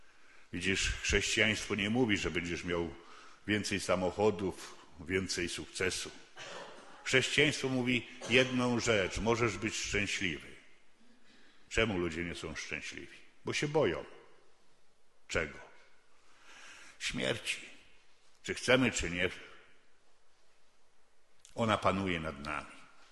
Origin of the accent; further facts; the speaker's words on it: Lesser Poland, Poland; Ja pochodzę trochę z tego regionu, tylko jeszcze bardziej w stronę Czarnego Dunajca, tam za Nowym Targiem.